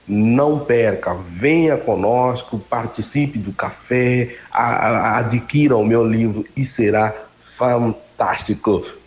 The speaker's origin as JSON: {"language": "Portuguese", "country": "Angola", "lives_now": "Brazil", "said": "Eu sou de Angola, como eu falei, eu vim de África, eu vivi experiências, consegui terminar o meu ensino médio num tempo recorde lá com o meu país, e com 16 anos"}